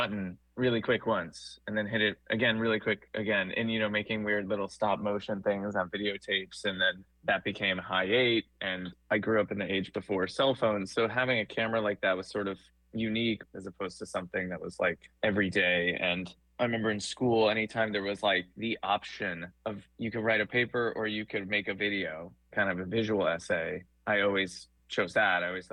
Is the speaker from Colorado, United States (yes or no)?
no; Queens, New York, United States; I grew up in Queens and, you know, my parents had just a few cameras lying around the house.